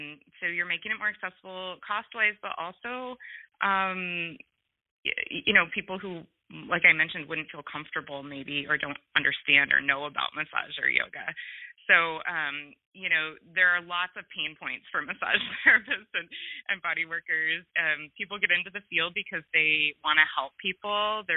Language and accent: English; Portland, Oregon, United States; like I'm from Portland, Oregon, our rent is really high.